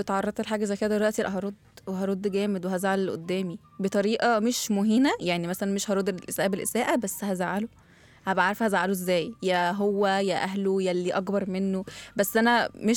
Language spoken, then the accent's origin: Arabic; Egypt; يعني كلنا كمصريين بنقولها